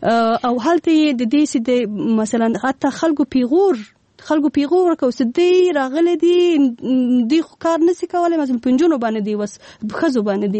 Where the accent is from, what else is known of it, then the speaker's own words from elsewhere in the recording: Paktika, Afghanistan; نفرو کې یوازینی کس د پکتیکا و زه وم.